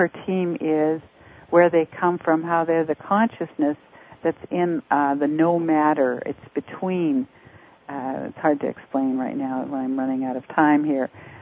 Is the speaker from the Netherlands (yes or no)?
no; Canada; now in United States; Well, I'm a Canadian living in the States, and you're back and forth.